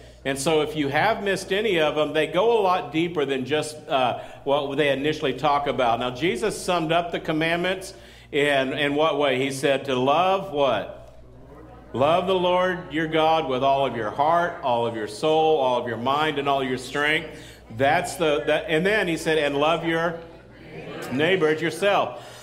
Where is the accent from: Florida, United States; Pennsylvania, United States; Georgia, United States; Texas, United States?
Texas, United States; Midland; and I grew up in West Texas in Midland, and I don't even know how old I was, like 7 or 8 or something like